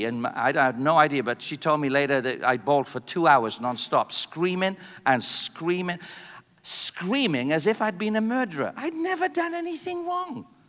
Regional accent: United Kingdom; And I wanted to cry, but I'm a Brit.

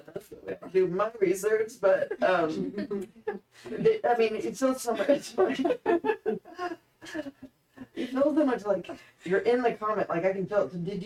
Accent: Kansas City, United States; because I grew up in Kansas City and I certainly had experience in the rural life.

